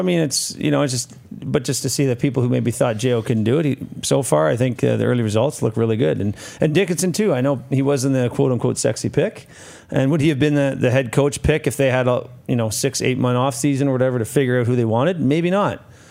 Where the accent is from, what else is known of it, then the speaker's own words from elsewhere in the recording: Ontario, Canada; ever since I got here, it was, you know, I'm from Ontario.